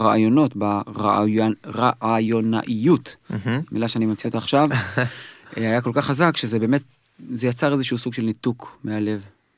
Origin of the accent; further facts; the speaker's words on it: Judea and Samaria, Israel; אני ממש מהנייטיבס הראשונים של המתנחלים.